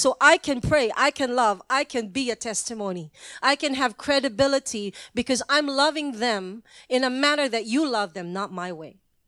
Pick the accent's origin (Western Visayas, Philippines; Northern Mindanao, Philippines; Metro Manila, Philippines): Metro Manila, Philippines; Manila; moved away as an adult; this is where I was born and bred in Manila. My first 20 years was in Manila, 21 years in Manila.